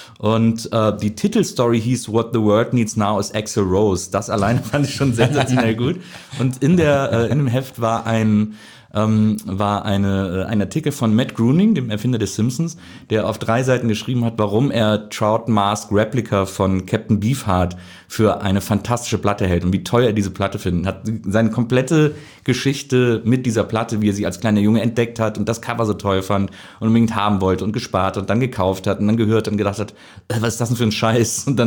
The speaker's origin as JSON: {"language": "German", "town": "Wesseling", "region": "North Rhine-Westphalia", "country": "Germany", "said": "ich komme aus Wesselingen, das ist so zwischen Köln und Bonn, so ein kleiner Ort."}